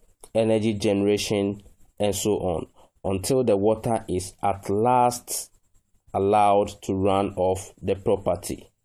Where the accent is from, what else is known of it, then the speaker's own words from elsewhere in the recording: Ghana; from Ghana and a founder of Call to Nature Permaculture.